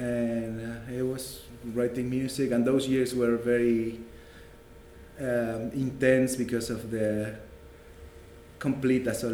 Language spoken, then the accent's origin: English; Misiones, Argentina; also born or lived in Santa Fe; now in New York, United States; I was born in Argentina, very close to Brazil, in an area of kind of intense nature. Mm-hmm. The Iguazu Falls are close to my hometown.